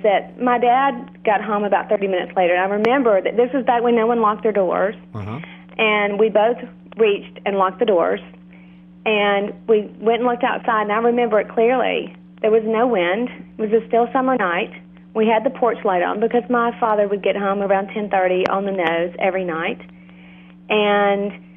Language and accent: English; Alabama, United States; I grew up in Alabama, in a very small town in Alabama